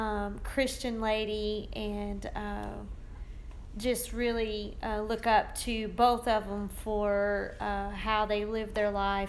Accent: Arkansas, United States; also born or lived in Spring Hill, Louisiana; I am originally from Arkansas. I was born in Spring Hill, Louisiana.

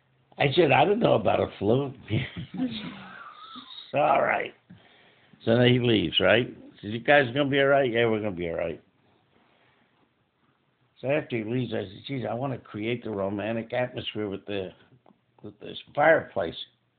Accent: Philadelphia, Pennsylvania, United States; You got to understand, I'm from South Philadelphia. I don't know anything about camps and campfires and fireplaces.

